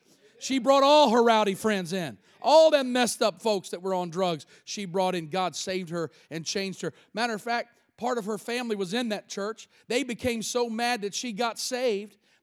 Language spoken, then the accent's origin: English; Kentucky, United States; also born or lived in Cincinnati; I told her I grew up in northern Kentucky from Cincinnati.